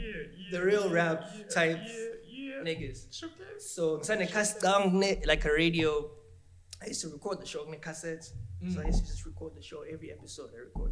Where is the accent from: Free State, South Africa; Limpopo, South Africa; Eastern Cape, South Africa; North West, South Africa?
Eastern Cape, South Africa; Flagstaff; So I was born in Holy Cross, Flagstaff. And like most of like my childhood, I spent there, Eastern Cape